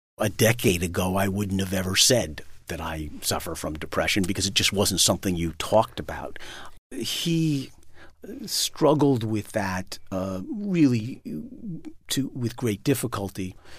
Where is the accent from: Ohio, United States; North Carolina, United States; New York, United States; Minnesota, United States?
New York, United States; New York City; Having been born and raised in Manhattan and having moved back, no one in my family had any interest in going to Vermont.